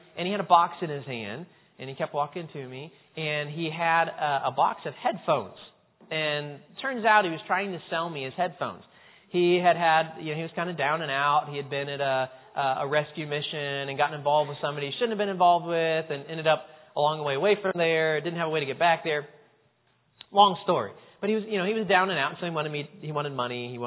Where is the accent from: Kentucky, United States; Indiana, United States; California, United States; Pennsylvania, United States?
Indiana, United States; Franklin; I live in Franklin, Indiana. I know you've all heard of it. It's about 30 minutes south of Indianapolis. You probably know that one. And grew up there